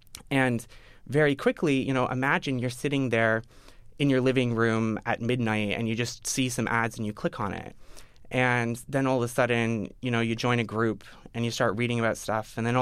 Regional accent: Canada; You know, I'm Canadian, and most of the people on the team were not Americans.

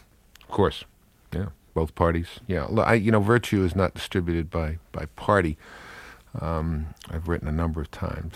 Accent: Brooklyn, New York, United States; also born or lived in Boston, Massachusetts; I grew up as a Democrat. I grew up in Brooklyn, New York, Irish Catholic. I didn't know any Republicans.

